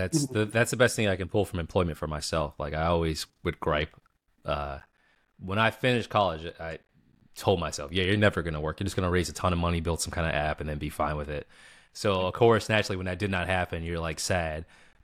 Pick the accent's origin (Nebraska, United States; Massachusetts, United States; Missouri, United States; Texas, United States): Massachusetts, United States; Boston; I grew up in Boston.